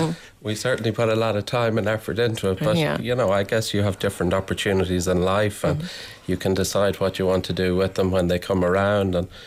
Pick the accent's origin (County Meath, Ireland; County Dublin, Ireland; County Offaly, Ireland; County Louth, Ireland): County Meath, Ireland; Navan; From Navan, yeah, exactly. So we're originally from Navan.